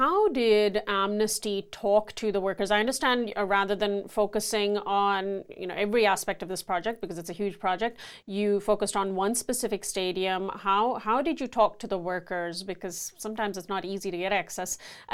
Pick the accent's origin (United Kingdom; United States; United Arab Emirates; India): United Arab Emirates; Dubai; I was born and raised in Dubai in the UAE. Yes. My family migrated there for work